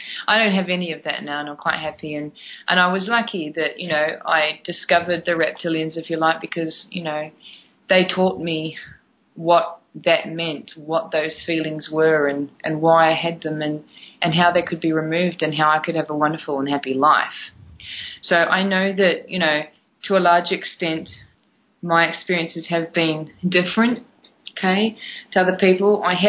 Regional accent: New Zealand; And I'm not from this country. I'm from New Zealand.

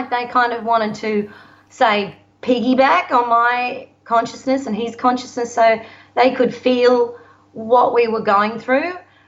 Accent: Gold Coast, Queensland, Australia; I grew up on the Gold Coast, and I was the only.

